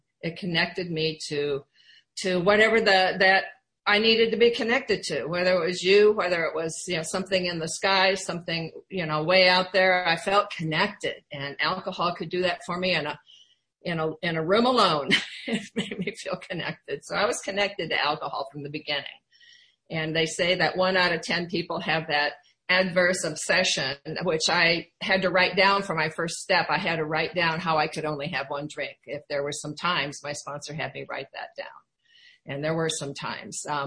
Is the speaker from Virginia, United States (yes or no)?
no; Iowa, United States; I grew up in Iowa, and it was my first resentment, and I couldn't wait to get out of there.